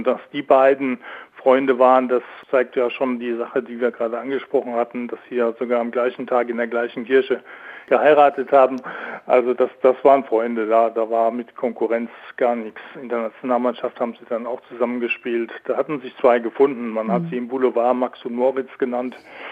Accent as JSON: {"language": "German", "region": "Hesse", "country": "Germany", "said": "Bei uns in Hessen sagen wir Pille oder Kugel."}